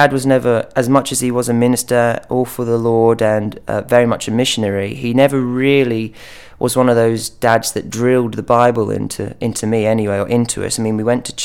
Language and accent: English; Saltcoats, Scotland, United Kingdom; also born or lived in Irvine; I was born in Ayrshire Central, in Irvine, and I grew up in Saltcoats.